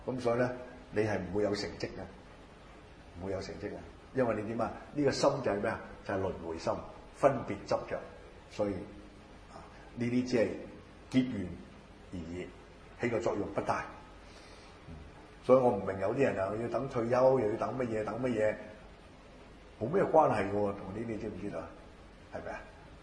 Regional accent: China; 我識睇中文，我係中國人

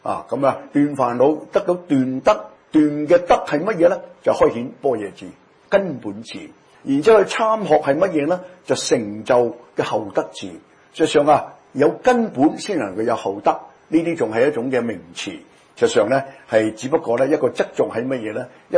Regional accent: Guangdong, China; 我哋廣東人講講得幾嘴啊

